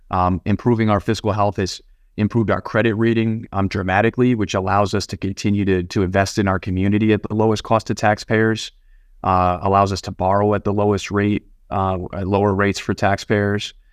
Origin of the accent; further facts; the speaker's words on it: New Haven, Connecticut, United States; I mean, I grew up in New Haven, between New Haven and West Haven. A lot of the folks in my community, you know, never owned a home.